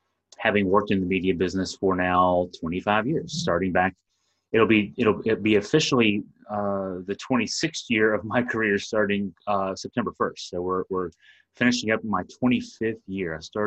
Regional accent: Waynesboro, Virginia, United States; I grew up reading that paper. I'm from the Waynesboro area originally. So I've been here all my life.

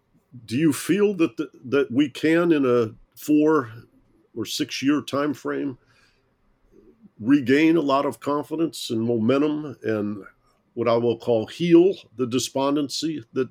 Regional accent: Detroit, Michigan, United States; growing up in Detroit, my dad worked downtown.

